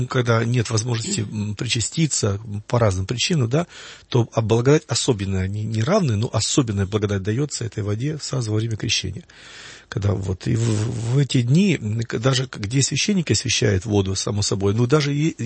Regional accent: Kyiv, Ukraine; так как я сам киевлянин, с Киева

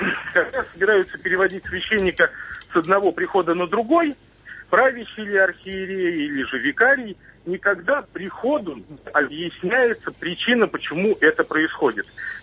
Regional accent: Moscow, Russia; я из Москвы

